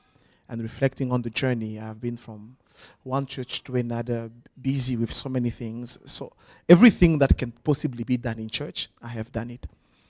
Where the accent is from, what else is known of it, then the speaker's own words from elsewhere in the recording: DR Congo; moved away as an adult; now in South Africa; I was 19 when I was in the university back home. For those of you who don't know, I'm originally from the Congo DRC.